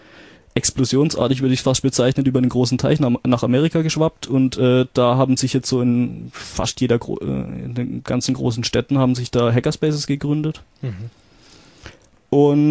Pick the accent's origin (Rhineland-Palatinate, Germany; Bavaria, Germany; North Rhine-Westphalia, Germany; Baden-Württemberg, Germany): Baden-Württemberg, Germany; Karlsruhe; ich komme ja ursprünglich aus Karlsruhe